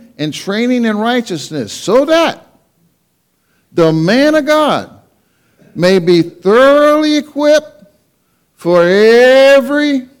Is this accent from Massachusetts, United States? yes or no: no; Fluvanna, Virginia, United States; I'm from Fluvanna. We have to keep things simple.